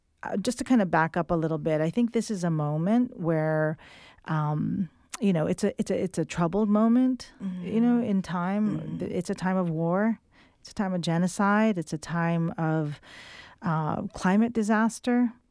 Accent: Hawaii, United States; moved away as an adult; so I'm from Hawaii originally, and I moved to the Bay in the 90s to go to school.

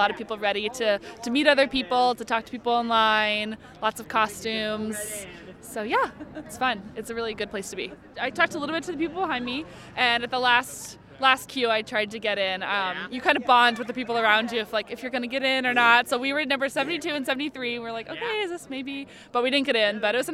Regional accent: State College, Pennsylvania, United States; from State College, Pennsylvania.

